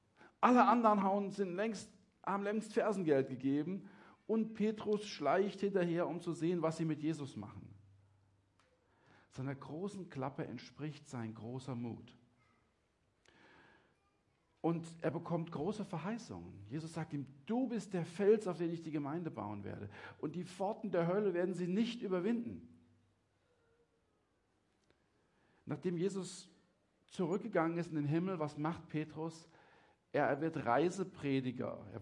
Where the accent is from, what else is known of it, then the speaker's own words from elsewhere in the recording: Mainz, Rhineland-Palatinate, Germany; Wo ich herkomme, hat man zu so Leuten gesagt, die haben ein richtiges Schlappmaul. Noch nie gehört? So ein richtiges Mainzer-Schlappmaul.